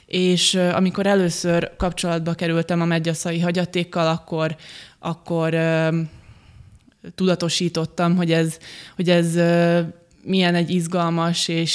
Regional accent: Šamorín, Trnava Region, Slovakia; én felvidéki származású vagyok, Somorjáról jöttem, ami Pozsony mellett található, és szerettem volna olyan témát feldolgozni, amiben egyrészt a szlovák nyelvtudásomat is fel tudom használni

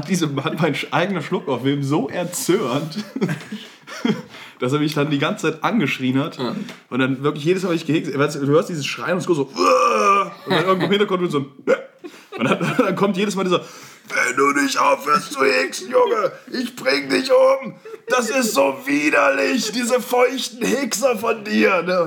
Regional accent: Turkey; Ich bin Türke.

